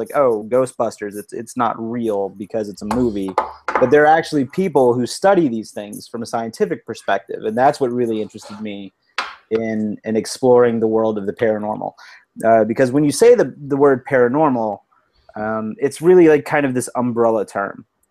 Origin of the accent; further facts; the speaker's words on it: Louisiana, United States; So I grew up in South Louisiana, and I've always enjoyed ghost stories